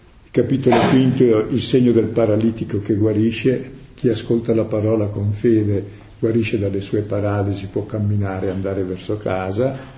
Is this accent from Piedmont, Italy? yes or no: no; Lombardy, Italy; li capisco anch'io che sono della Valtrompia